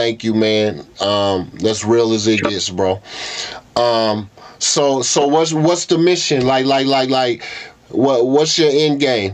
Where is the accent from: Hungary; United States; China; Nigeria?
United States; Lawrence, Kansas; Like, I'm a kid from Lawrence, Kansas, bro.